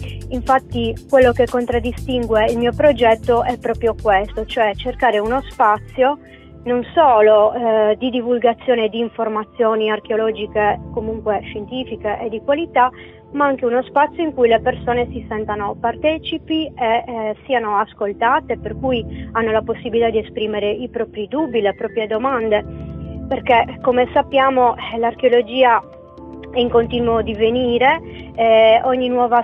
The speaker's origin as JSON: {"language": "Italian", "region": "Sardinia", "country": "Italy", "said": "da sardi in genere che si occupano della promozione del territorio e del suo patrimonio archeologico"}